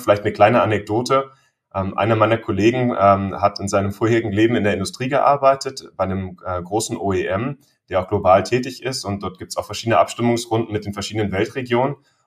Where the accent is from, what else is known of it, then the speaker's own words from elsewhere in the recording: Germany; wo wir als Deutsche in der Vergangenheit immer sehr innovativ waren